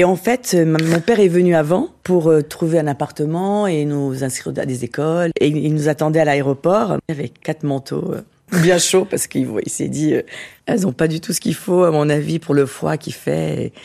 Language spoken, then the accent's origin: French; Brazil; now in France; je vis plus au Brésil depuis très longtemps, j'ai quand même beaucoup de famille, j'y vais dès que je peux, mais je suis une Brésilienne en France quand même. Voilà, j'ai une éducation brésilienne. Avec une culture française.